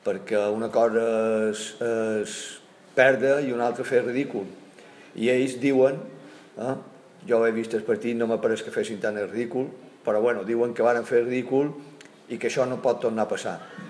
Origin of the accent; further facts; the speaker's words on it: Balearic Islands, Spain; Perdona que hable mucho, que soy mallorquín, pero.